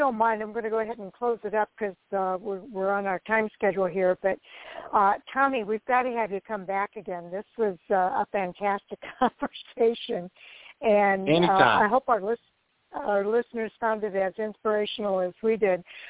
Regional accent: Illinois, United States; I live in the Midwest. I'm from Illinois.

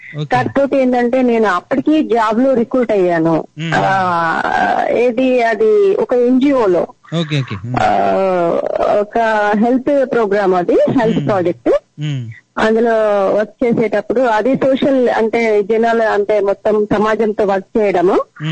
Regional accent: Warangal, Telangana, India; born there; ఇది మా జన్మస్థలం వచ్చేసి బట్ వరంగల్ సార్.

